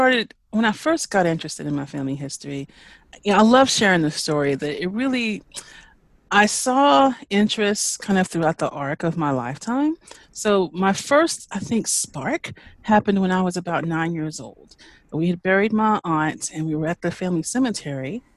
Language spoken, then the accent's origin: English; Greensboro, North Carolina, United States; also born or lived in Charlotte; So we moved to the middle of the state, to the Greensboro area. So I grew up in Greensboro and Charlotte, spending some time in both of those cities.